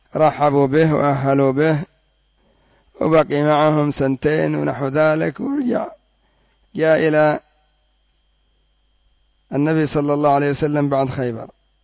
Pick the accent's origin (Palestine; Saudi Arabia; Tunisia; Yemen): Yemen; النقل الجماعي الذي يسمى عندنا في اليمن بالرويشان